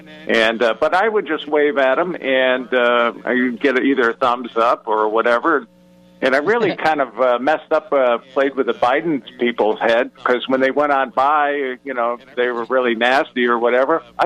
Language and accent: English; Ohio, United States; I'm originally from Ohio, so I have a lot of good contacts up there